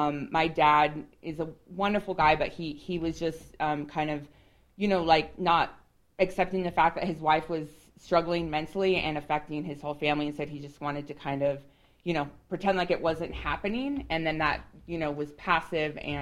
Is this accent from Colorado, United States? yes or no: yes; Fort Collins, Colorado, United States; I am from Fort Collins, so I was born and raised in Fort Collins, Colorado. I grew up very, I guess, quote-unquote, normal.